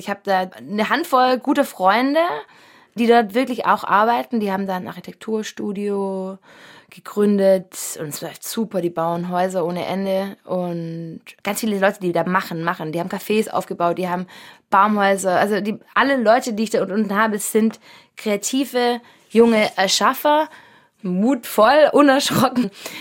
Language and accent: German; Germany; Genau, dann dachte ich noch ein bisschen an Berlin, obwohl ich nicht sicher war, weil ich bin ja als Deutsche, Berlin wäre vielleicht auch ein Rückschritt geworden.